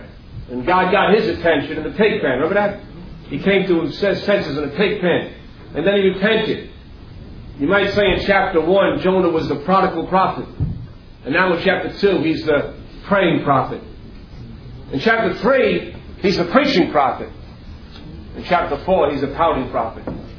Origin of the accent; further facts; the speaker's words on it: Queens, New York, United States; Now, when I was a young boy in Queens, growing up in Queens, there was a lot of kids like to wrestle and fight.